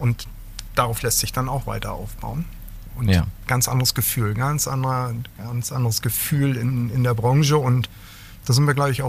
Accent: Hamburg, Germany; now in Berlin, Germany; Also groß geworden in Hamburg, aber dann eigentlich das berufliche Leben in Berlin verbracht.

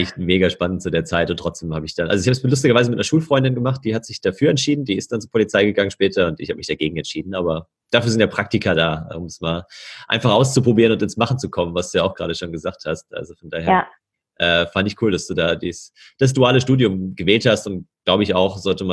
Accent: Bad Homburg, Hesse, Germany; also born or lived in Berlin; Ja, ich komme ja auch ursprünglich aus Frankfurt, bin da in der Nähe von Frankfurt geboren und born and raised quasi.

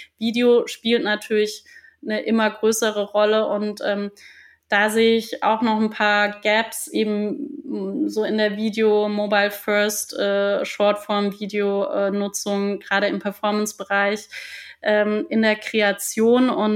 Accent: Freiburg, Baden-Württemberg, Germany; Ich komme ursprünglich aus Freiburg und ich vermisse manchmal diese beständige Sonne

